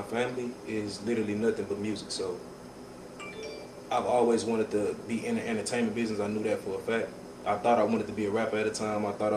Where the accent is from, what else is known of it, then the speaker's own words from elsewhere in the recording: Houston, Texas, United States; Come from Houston, Texas, 22 years old.